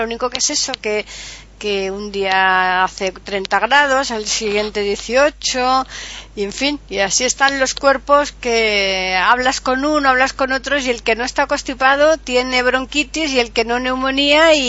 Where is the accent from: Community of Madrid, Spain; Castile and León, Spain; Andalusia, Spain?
Andalusia, Spain; Granada; actualmente está en Granada, o sea, estaría más en mi tierra que en la tuya